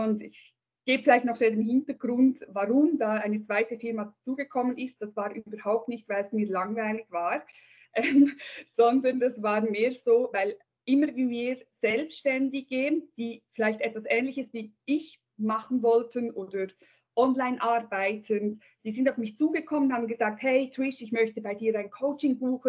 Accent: Switzerland; now in Portugal; Ich bin ja Schweizerin, bin aber sozusagen ein Weltbürger. Ich wohne aktuell größtenteils in Portugal und ja, arbeite hier, wohne hier.

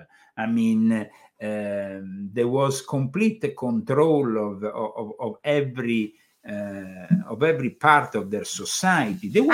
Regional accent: Germany; We come from Germany. Germany is really becoming a very authoritarian country.

